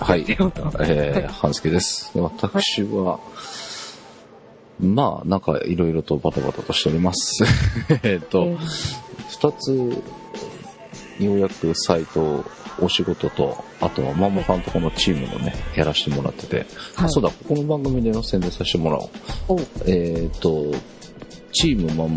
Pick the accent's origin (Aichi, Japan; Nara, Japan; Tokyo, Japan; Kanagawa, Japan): Nara, Japan; 地元の奈良に